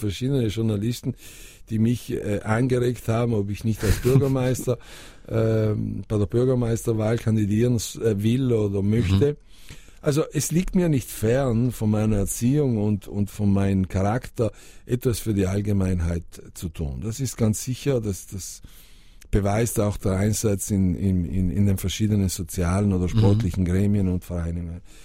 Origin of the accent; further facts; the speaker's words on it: Bolzano, Trentino-Alto Adige, Italy; Das ist meine Heimat, die Heimat von meinem Großvater, der von der Lombardei nach Bozen kam. Mein Papi ist da geboren, meine Kinder sind da geboren, ich bin da geboren. Das ist einfach meine Heimat, das ist mein sicherer Hafen.